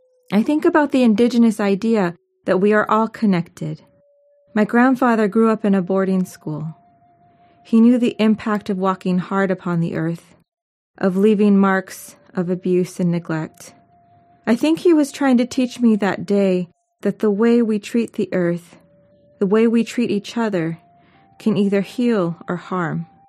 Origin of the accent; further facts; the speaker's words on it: Alaska, United States; I grew up on Otna homelands, and the woods behind our place were the old black spruce permafrost forests